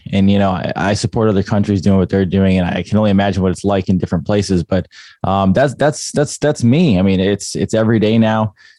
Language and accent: English; New York, United States; moved away; And so I'm from New York originally. So I was around for 9/11 and I had bought into the whole official statement back then.